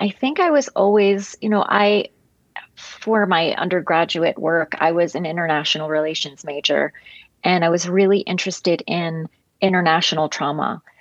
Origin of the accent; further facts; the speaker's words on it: New York City, New York, United States; And I'm from New York City. And we had a very, as you may know, very large trauma there with a lot of loss.